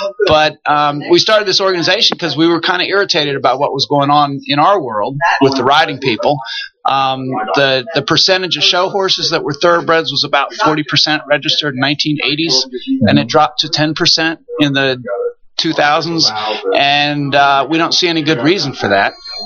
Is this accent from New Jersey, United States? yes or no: no; Maryland, United States; I'm from Maryland. Mm-hmm. Yep. Grew up there, eighth generation on the farm. We're surrounded by thoroughbred breeders